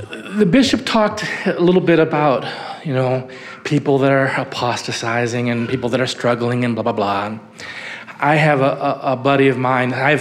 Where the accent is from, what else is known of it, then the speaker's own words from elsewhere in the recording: New York, United States; knowing that I was from Western New York